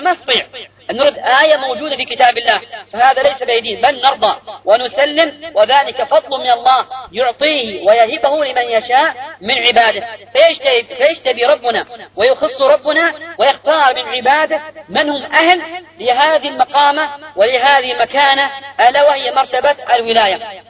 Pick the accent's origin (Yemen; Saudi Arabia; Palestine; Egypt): Yemen; أو عندنا في اليمن أو في المشرق أو في المغرب